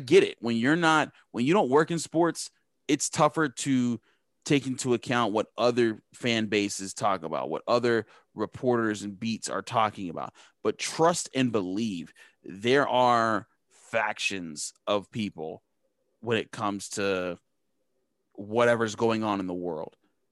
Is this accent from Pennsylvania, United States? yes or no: yes; Pittsburgh, Pennsylvania, United States; moved away as an adult; also born or lived in Philadelphia; it occurred to me when I moved away from Pittsburgh to the Philadelphia area for Cheney University